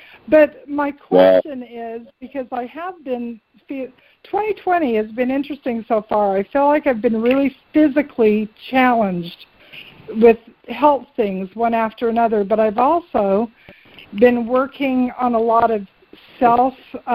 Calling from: Virginia, United States; Oh, hi, Jimmy and Reverend Debbie. … in Virginia.

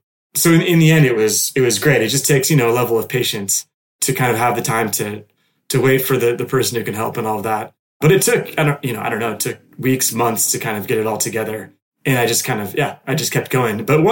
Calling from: France; I'm speaking from France.

